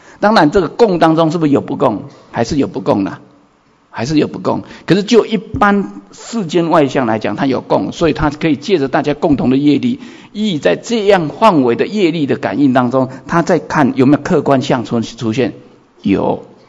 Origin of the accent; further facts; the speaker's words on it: Taiwan; 像我们台湾人去那个缅甸啊，得到那个疟疾啊